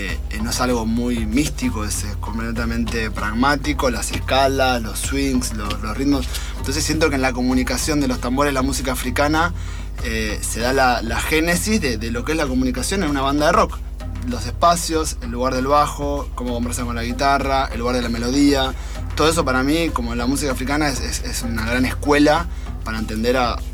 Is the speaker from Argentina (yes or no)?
yes; Buenos Aires, Argentina; born there; yo, que nací en Capital Federal